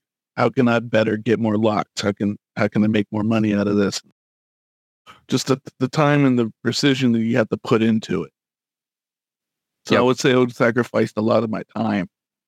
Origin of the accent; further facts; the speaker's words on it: North Carolina, United States; I grew up in North Carolina, Vietnam, they called it. It was a rough town.